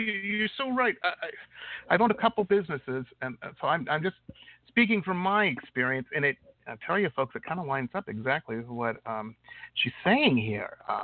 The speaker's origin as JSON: {"language": "English", "town": "Detroit", "region": "Michigan", "country": "United States", "tie": "born or raised there", "said": "Where I grew up in Detroit, there was, you know, and I'll just be honest about it."}